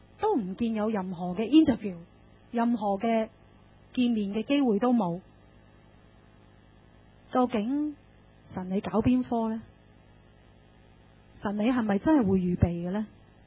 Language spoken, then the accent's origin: Chinese; Hong Kong; 其实都是我们香港人很熟悉的什么呢？攻心计。